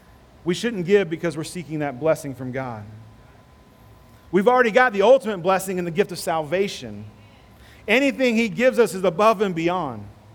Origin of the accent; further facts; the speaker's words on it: United States; I grew up in America too. That's on the forefront of everything we're taught as Americans.